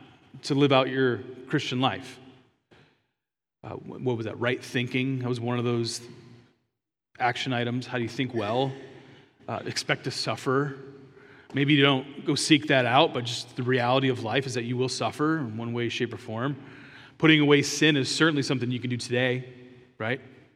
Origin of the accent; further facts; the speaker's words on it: Philadelphia, Pennsylvania, United States; I'm from Philadelphia, actually.